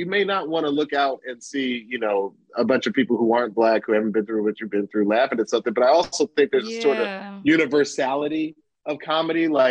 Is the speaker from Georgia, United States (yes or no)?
yes; Atlanta, Georgia, United States; because, again, I'm from Atlanta. I don't like to do anything that's going to cast aspersions.